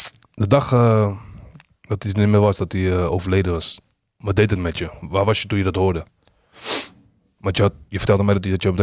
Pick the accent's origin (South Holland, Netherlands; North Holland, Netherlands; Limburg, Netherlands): North Holland, Netherlands; Alkmaar; Ik kwam eigenlijk van Alkmaar naar Heergewaard wonen.